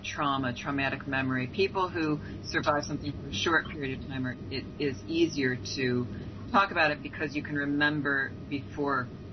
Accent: United States; I'm a Gentile. I am American.

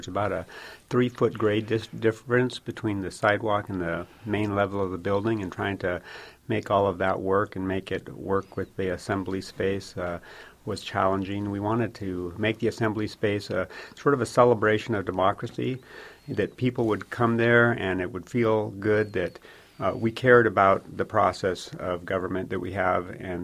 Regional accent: Palmer, Alaska, United States; And so I grew up in Palmer and went to architecture school and graduated in 1994 and came back to Alaska to work and made my home in Palmer because it's my home.

